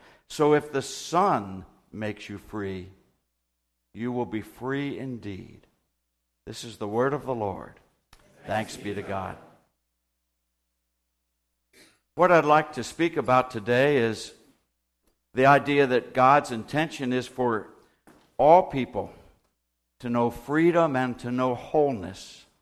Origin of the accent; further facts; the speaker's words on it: Philadelphia, Pennsylvania, United States; I'm from Philadelphia. I have my Philadelphia tie, and it has Betsy Ross and the Liberty Bell down at the bottom.